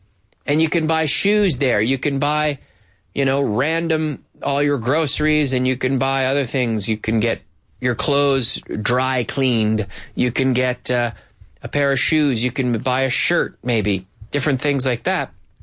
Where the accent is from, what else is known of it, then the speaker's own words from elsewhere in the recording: Canada; that's what I see in my hometown in Canada now.